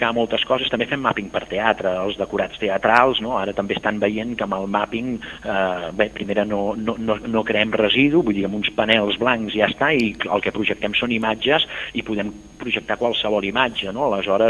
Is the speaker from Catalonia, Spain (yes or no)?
yes; Granollers, Catalonia, Spain; jo sóc de Granollers